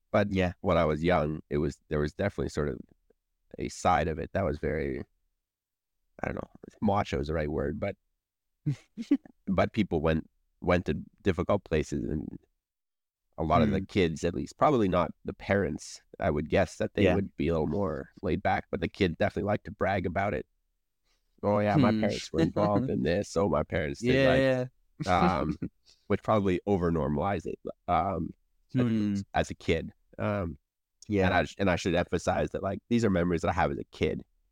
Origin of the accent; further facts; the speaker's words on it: Puerto Princesa, Palawan, Philippines; So when we first moved to the Philippines, we lived in a little tiny town. And much more rurally. And then we moved to kind of the main city on the island, Puerto Princesa.